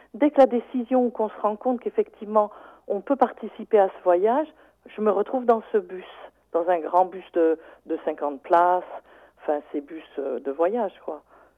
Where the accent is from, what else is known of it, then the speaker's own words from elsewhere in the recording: Saint-Étienne, Auvergne-Rhône-Alpes, France; accent: Stéphanois; moved away; Et c'est l'accent stéphanois qui est très traînant et que j'ai gardé. J'ai quitté Saint-Étienne il y a plus